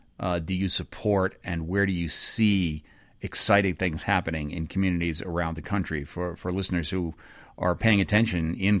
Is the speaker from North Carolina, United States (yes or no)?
no; Los Altos, California, United States; also born or lived in Cupertino; now in Austin, United States; I grew up in Silicon Valley, first Cupertino, then Los Altos.